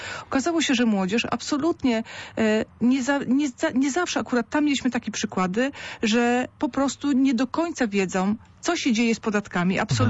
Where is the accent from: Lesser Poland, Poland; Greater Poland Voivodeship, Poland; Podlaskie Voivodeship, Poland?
Greater Poland Voivodeship, Poland; jesteśmy w Poznaniu i tutaj ja jestem z Wielkopolski, się urodziłam w Wielkopolsce, ale z przyjemnością przyjechałam do Poznania